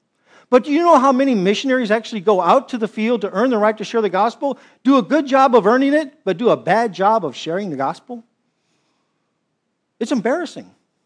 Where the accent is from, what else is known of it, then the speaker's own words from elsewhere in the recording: Arizona, United States; and I was raised in Arizona, and all the turf wars they had with, you know, cows and sheep